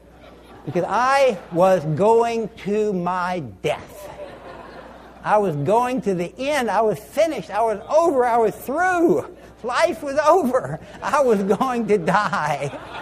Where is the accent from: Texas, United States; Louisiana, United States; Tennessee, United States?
Louisiana, United States; I'm from Louisiana, and I was a student there, and I was raised in a non-Christian home